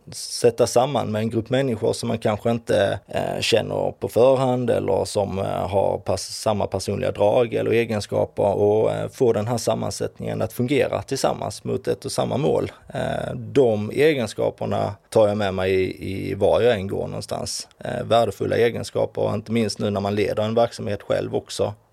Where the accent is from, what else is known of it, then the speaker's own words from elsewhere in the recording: Järsås, Skåne, Sweden; Jag växte upp i en liten by utanför Sibbhult som heter Järsås. Ja, inte ens i Järsås utan någonstans mellan Järsås och Sibbhult. Så där började den stora resan på en liten gård alla Bullerbyn.